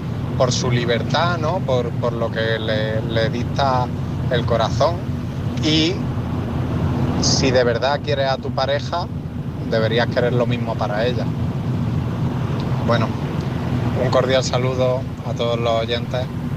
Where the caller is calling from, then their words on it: Andújar, Andalusia, Spain; de Andújar.